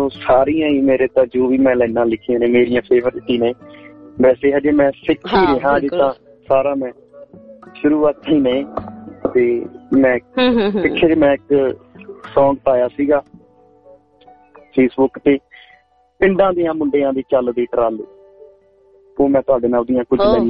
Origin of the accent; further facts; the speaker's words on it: Bhikhi Khattra, Punjab, India; now in Sydney, Australia; ਮੈਨੂੰ ਆਸਟ੍ਰੇਲੀਆ ਦੇ ਵਿੱਚ 3.5 ਸਾਲ ਹੋ ਗਏ, ਮੈਂ ਸਿਡਨੀ ਰਹਿਣਾ ਜੀ। ਤੇ ਇੰਡੀਆ ਮੈਂ ਪੰਜਾਬ ਤੋਂ ਲੁਧਿਆਣਾ ਜ਼ਿਲ੍ਹਾ ਦਾ ਰਾੜਾ ਸਾਹਿਬ ਦੇ ਕੋਲੇ ਮੇਰਾ ਪਿੰਡ ਹੈ ਜੀ, ਭੀਖੀ ਖੱਟੜਾ, ਤੇ ਉੱਥੋਂ ਦਾ ਮੈਂ ਰਹਿਣ ਵਾਲਾ।